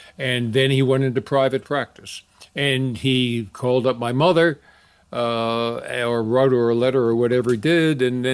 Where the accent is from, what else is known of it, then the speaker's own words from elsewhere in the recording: New York, United States; No, I didn't grow up. I grew up in New York.